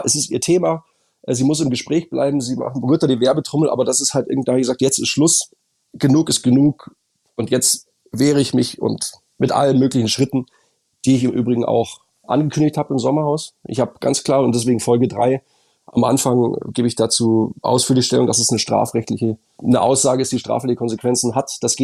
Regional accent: Munich, Bavaria, Germany; now in Brandenburg, Germany; Ich komme ursprünglich aus München, lebe aber in Brandenburg.

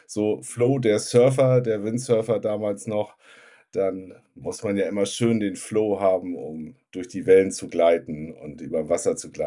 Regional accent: Hamburg, Germany; Genau, 78er Jahrgang. Ich bin in Hamburg groß geworden, Hamburg geboren, in der Nähe von Hamburg groß geworden, in Hamburg zur Schule gegangen, also einen richtigen Hamburger Jung. Meine Vorfahren kommen auch aus Hamburg.

